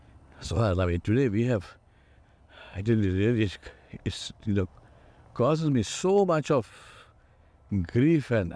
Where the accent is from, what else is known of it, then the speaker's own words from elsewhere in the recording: Hyderabad, Telangana, India; Alhamdulillah, we are from Hyderabad. And at least in the days when I was growing up, even servants had servants.